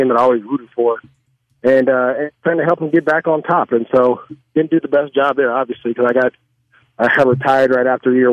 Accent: Antioch, California, United States; And it's crazy because so many people that I grew up with in Antioch or in the Bay Area, they work for the Raiders.

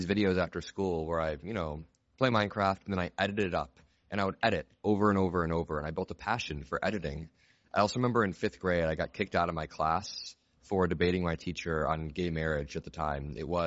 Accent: Indiana, United States; now in Chicago, United States; So, I grew up in Indiana, a red state, and I now live in Chicago.

